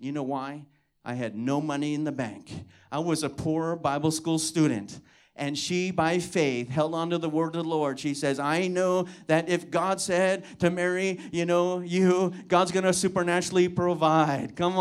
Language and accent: English; Hawaii, United States; You got to understand, I'm from Kauai. I'm from this country island.